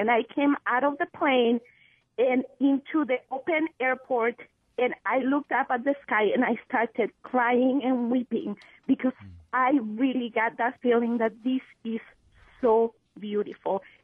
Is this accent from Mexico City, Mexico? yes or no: no; Zacatecas, Mexico; And growing up, people used to tell me that Zacatecas, my hometown, had the darkest blue sky ever.